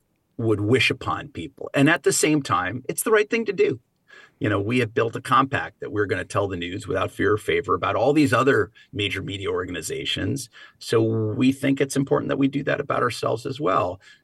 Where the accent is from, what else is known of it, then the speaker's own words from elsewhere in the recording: California, United States; not only in my native or my home state of California, but throughout the country.